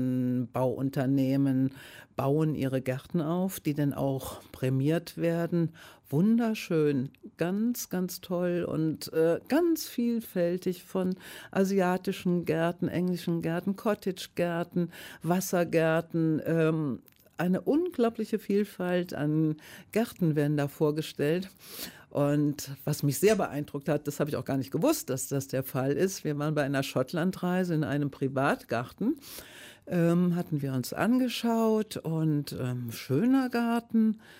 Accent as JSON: {"language": "German", "region": "Eifel", "country": "Germany", "tie": "born there", "said": "ich bin gebürtige Eiflerin"}